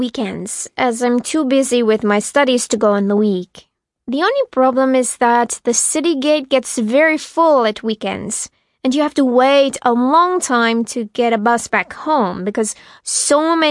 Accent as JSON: {"language": "English", "country": "Romania", "second_language": "English", "said": "I'm from Romania, so I think we live in a pretty international house."}